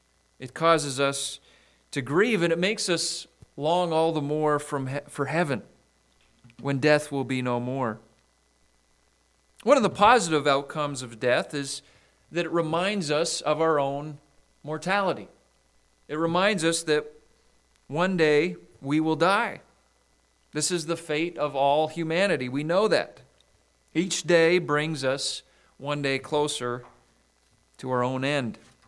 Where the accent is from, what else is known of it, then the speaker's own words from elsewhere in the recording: Saskatchewan, Canada; Just yesterday morning, I heard the news of a bus crash right close to where I grew up in Saskatchewan.